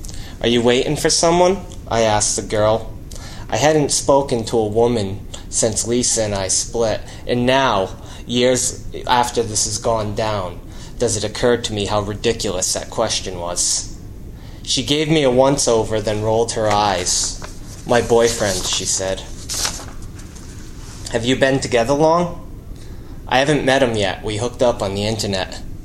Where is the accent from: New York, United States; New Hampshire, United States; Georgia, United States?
New Hampshire, United States; I came kind of a long way. I'm from New Hampshire